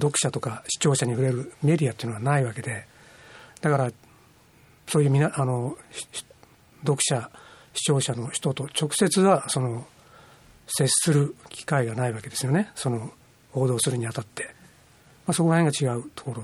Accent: Kyoto, Japan; moved away as an adult; now in Tokyo, Japan; 最初地元の京都の学校に、目指して受けたんですけど

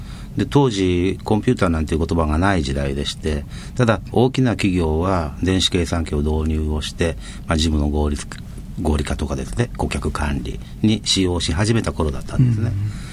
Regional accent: Shizuoka, Japan; 高校までは静岡です、

